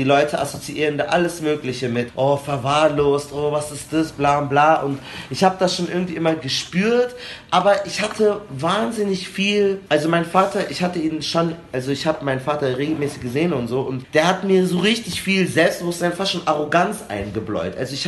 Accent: Munich, Bavaria, Germany; wir haben den Eisbach bei uns in München und dann sind die oft irgendwie nach der Schule da hingegangen

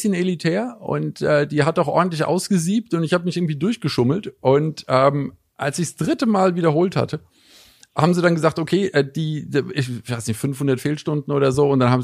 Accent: Frankfurt, Hesse, Germany; also born or lived in Vienna; ich war in Frankfurt auf der Schule. Ich bin in Frankfurt aufgewachsen, habe aber schon Teile der Kindheit in Wien verbracht.

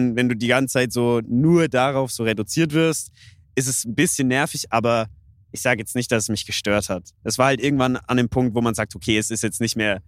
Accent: Bavaria, Germany; Ja, aber ich komme halt aus Unterfranke, gell?

